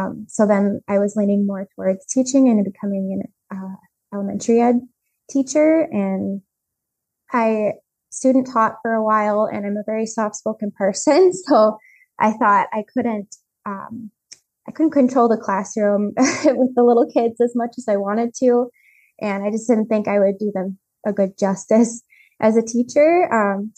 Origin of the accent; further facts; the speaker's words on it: Beaver Dam, Wisconsin, United States; I've lived in Wisconsin pretty much my whole life. And I grew up around Beaver Dam, and which was where Nancy Zeman had her store.